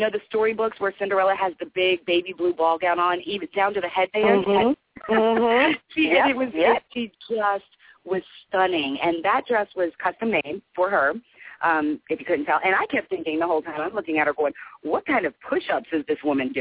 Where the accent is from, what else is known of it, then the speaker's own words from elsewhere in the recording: Louisville, Kentucky, United States; because she's from where I'm from Louisville, Kentucky.